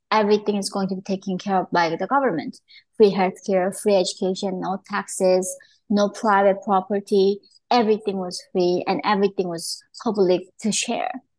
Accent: North Korea; So when I was growing up in North Korea, the most common song that we had to sing every day at our school

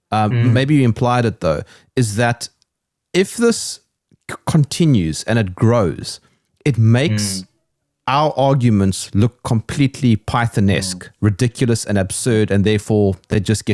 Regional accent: South Africa; English is a second language; I, as a South African, I'm just I'm here because of the British Empire, but listen to my accent. My English is completely broken now. It's a mixture of all sorts of languages.

